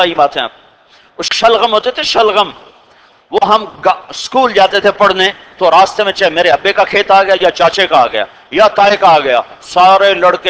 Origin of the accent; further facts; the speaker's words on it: Tulamba, Punjab, Pakistan; میں نے کہا میرا گاؤں ادھر ہے, مجھے پتا ہے میں ادھر گیا ہوں, وہ میرا جمع جایا تلمبا.